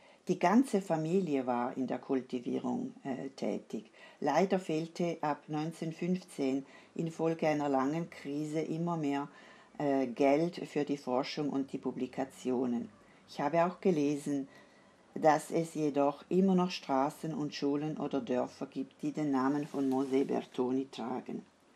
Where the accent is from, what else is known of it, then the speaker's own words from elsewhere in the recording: Switzerland; das Glace, so wie wir bei uns in der Schweiz sagen, berühmt gemacht hat.